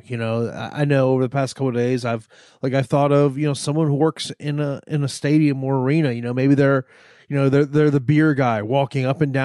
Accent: Florida, United States; I mean, I know, here in my home state of Florida, I mean, pretty much, a lot of things are being cut down

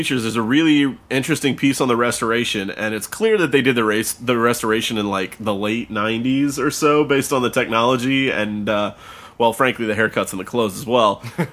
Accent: Liverpool, North West England, United Kingdom; Oh, because we're all British. Now. Mine's terrible, Liverpool.

